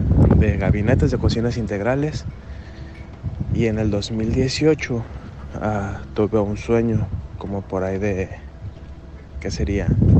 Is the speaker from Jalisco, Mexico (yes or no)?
yes; Ciudad Guzmán, Jalisco, Mexico; now in California, United States; Soy de Ciudad Guzmán. Radico en California.